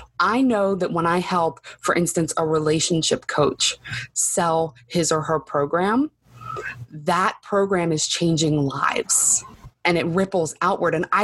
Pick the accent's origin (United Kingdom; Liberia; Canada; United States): United States; Baltimore, Maryland; I am from Baltimore, Maryland.